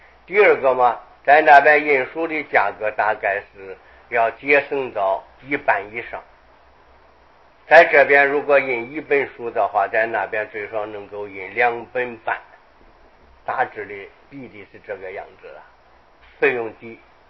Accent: Luoyang, Henan, China; 然后呢又到了洛阳，回到我的故乡去扫墓

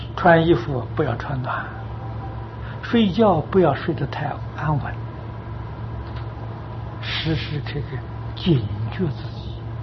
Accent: China; 我们中国人还有个老观念，还晓得防老啊

